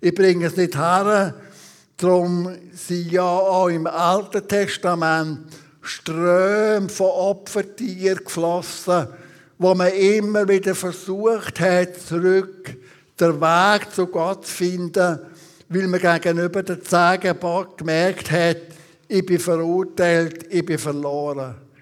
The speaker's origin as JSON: {"language": "German", "country": "Switzerland", "said": "wie ist man doch gerade als Schweizer, als sogenannte freie Schweizer mit dem Schweizer Pass stolz drauf."}